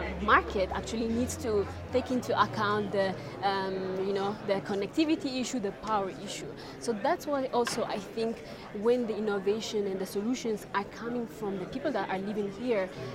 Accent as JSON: {"language": "English", "country": "Eritrea", "tie": "born or raised there", "also_born_or_lived": "Milan", "moved": "as an adult", "said": "Yes, I'm from Eritrea."}